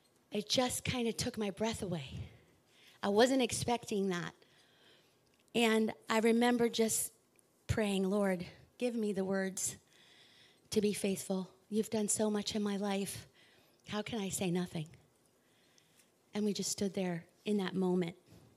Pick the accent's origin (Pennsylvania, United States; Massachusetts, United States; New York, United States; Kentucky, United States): Pennsylvania, United States; York; I grew up in York, Pennsylvania. My dad was a lineman for the Metropolitan Edison, and my mom a nurse.